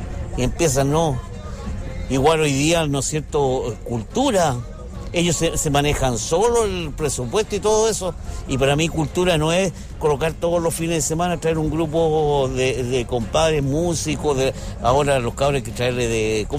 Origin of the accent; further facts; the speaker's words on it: Romeral, Maule, Chile; No, yo no soy de Curicó, yo soy de Romeral